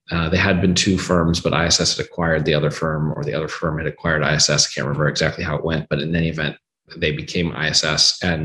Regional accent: Los Angeles, California, United States; So simplicity's sake, what I'll just say is I grew up in LA, various parts of LA.

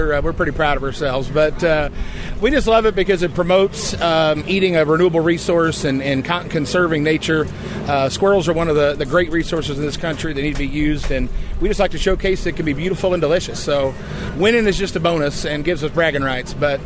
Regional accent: Kansas City, Missouri, United States; Kansas City, Missouri.

